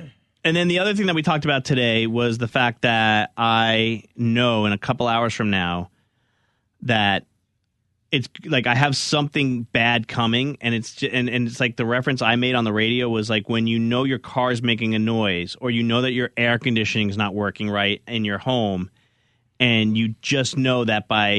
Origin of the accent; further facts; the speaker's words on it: New Jersey, United States; Like Amanda's from Memphis. I'm from New Jersey.